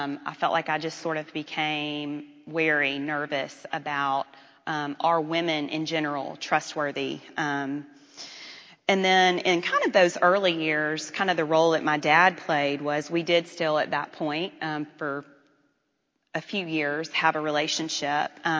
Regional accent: Memphis, Tennessee, United States; I grew up in Memphis, Tennessee, in a non-Christian home.

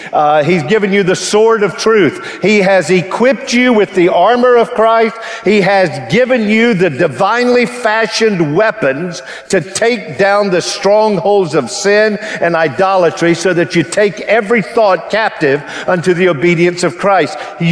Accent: United States; in God's sovereignty, I am an American.

